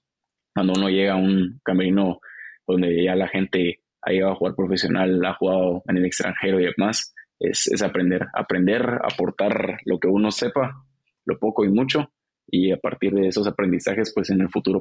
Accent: Guatemala; Claro, yo soy guatemalteco, crecí, nací, mi familia es guatemalteca, entonces yo me siento 100% chapín.

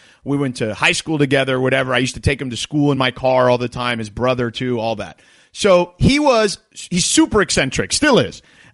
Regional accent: Miami, Florida, United States; And again, I grew up in Miami where, look, there's some people that practice some, let's just call it voodoo, right?

